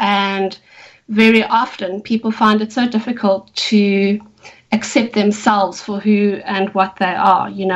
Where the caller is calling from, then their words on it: Cape Town, Western Cape, South Africa; From Cape Town, South Africa.